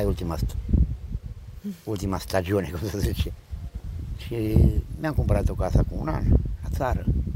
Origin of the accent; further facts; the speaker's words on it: Romania; now in Italy; Am trăit 44 de ani acolo. Acum, dacă am plecat în Italia, trebuie să vorbești jumate italiene, jumate românește? Nu. Sunt român.